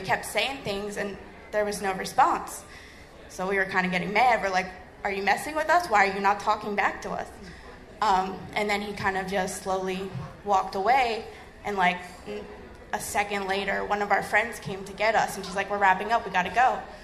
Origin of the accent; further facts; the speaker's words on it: Philadelphia, Pennsylvania, United States; I'm from Philly.